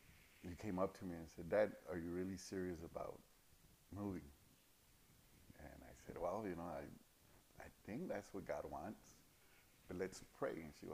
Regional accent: San Antonio, Texas, United States; I grew up in San Antonio pretty much all my life.

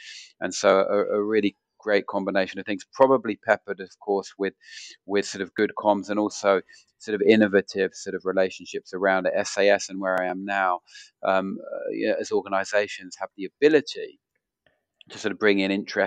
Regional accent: London, United Kingdom; I'm a Londoner born and bred actually.

